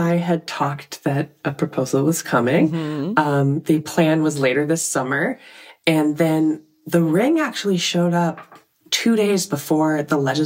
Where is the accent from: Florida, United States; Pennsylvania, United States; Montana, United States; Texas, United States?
Montana, United States; Missoula; When I gave a speech last year at my hometown, Missoula Pride